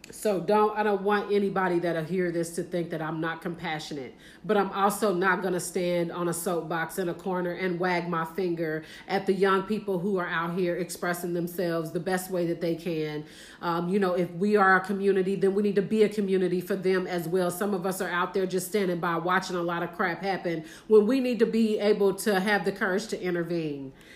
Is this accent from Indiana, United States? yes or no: yes; Indianapolis, Indiana, United States; She is in my hometown in Indianapolis.